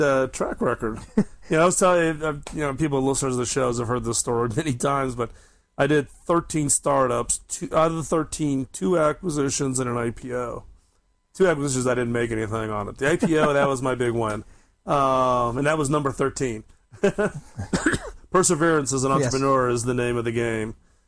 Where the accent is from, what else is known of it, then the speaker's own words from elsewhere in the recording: Cincinnati, Ohio, United States; So, oh, really? I'm Cincinnati.